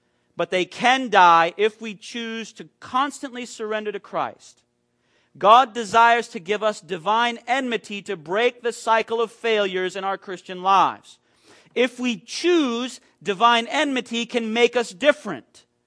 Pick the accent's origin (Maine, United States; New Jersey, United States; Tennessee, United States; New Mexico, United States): Maine, United States; I grew up with two guys back in my hometown in Maine